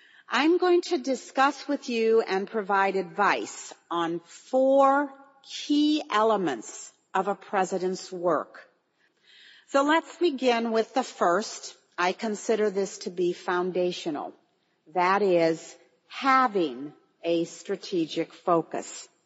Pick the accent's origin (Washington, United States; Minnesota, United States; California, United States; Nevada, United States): Minnesota, United States; I'm from Minnesota, and if you grow up in the Midwest, you grow up with jello.